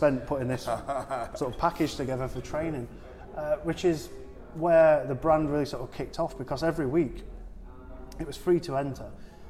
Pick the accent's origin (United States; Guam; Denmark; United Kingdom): United Kingdom; Sheffield, Yorkshire and the Humber; Woodseats, which is my area which I grew up in Sheffield